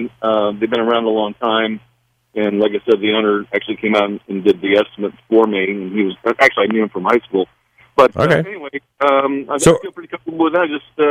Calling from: Maryland, United States; Actually, I'm calling from Maryland.

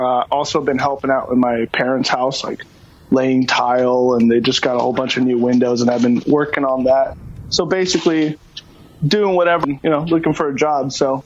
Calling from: Kirkland, Washington, United States; I am at a friend's house in Kirkland, down the street from my house.

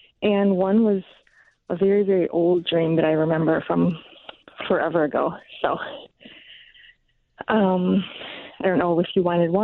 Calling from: Oakland, California, United States; I'm calling from Oakland.

